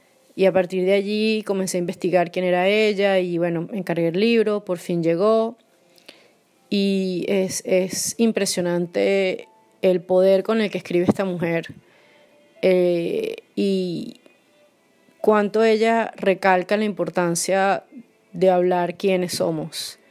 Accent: Caracas, Capital District, Venezuela; now in Rzeszów, Poland; soy venezolana, caraqueña y grabo este podcast desde una esquinita en Polonia, Rzeszów, que es una pequeña ciudad como a 2 horas de Cracovia.

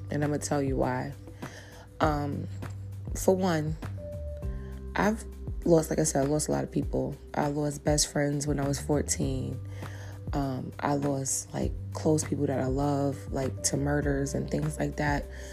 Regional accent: New York, United States; growing up in New York, you always hear the ambulance, you always hear police cars.

